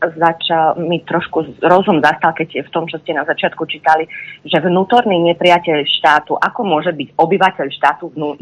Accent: Košice, Košice Region, Slovakia; Košice, okolie.

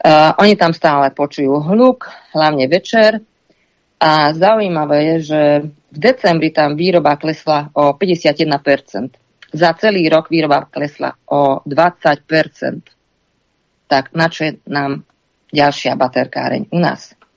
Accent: Šurany, Nitra Region, Slovakia; V Debrecine to bolo tak, ako u nás v Šuranoch

